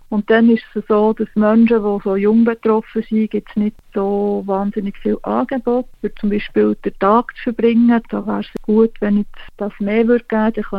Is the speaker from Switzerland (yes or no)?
yes; Bern, Switzerland; Wir haben uns entschieden, dass wir von Zürich auf Bern zügeln, wo meine Heimat ist. Da habe ich hier meine Familie, die auch da ist und ein bisschen hilft.